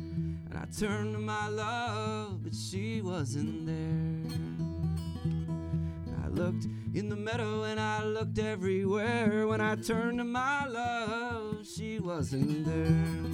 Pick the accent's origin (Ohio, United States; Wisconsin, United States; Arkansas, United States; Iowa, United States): Ohio, United States; Randolph; born there; I was born near Kent, Ohio. Randolph, Ohio.